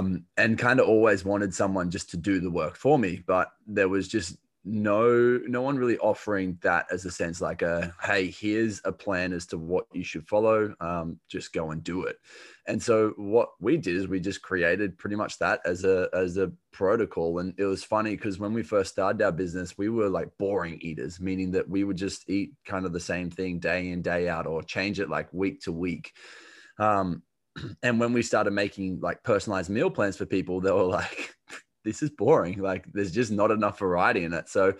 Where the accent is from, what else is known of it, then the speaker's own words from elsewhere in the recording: Australia; accent: Australian; So I'm an Australian, if you can't tell from the accent